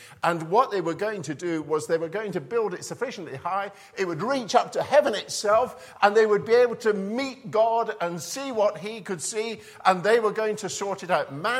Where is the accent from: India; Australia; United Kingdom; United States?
United Kingdom; Scotland; But I was brought up in Scotland. You have to understand that. And in Scotland, on a Sunday, it used to be the case that not only could you not play in the parks